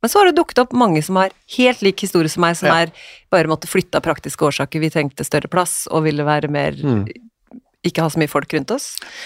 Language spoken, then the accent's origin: Norwegian; Asker, Akershus, Norway; Jeg er fra Asker.